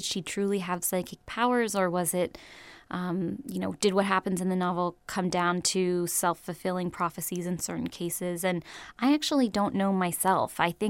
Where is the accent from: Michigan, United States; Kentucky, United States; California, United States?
California, United States; San Francisco; Well, I grew up in San Francisco, not during the time that that the book is set. I was born a little bit later in the 80s